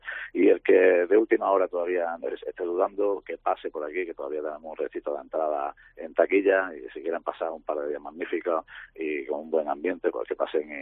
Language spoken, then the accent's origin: Spanish; Granada, Andalusia, Spain; pues al final somos de Granada y queremos todavía promocionar nuestra tierra